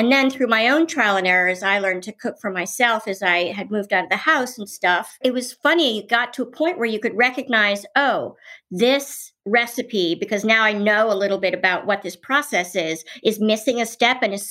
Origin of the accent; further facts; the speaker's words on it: Washington, District of Columbia, United States; also born or lived in Paris; when I grew up in Washington, D.C., and they were stationed abroad when my brother and I were born. I have a brother who's a year older than me, and he was born in London and I was born in Paris.